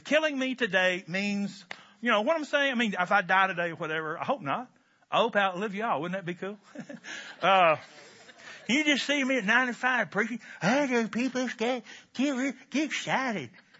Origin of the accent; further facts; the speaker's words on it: Kentucky, United States; You could smoke, because I'm from Kentucky, where smoking is still indeed a spiritual gift.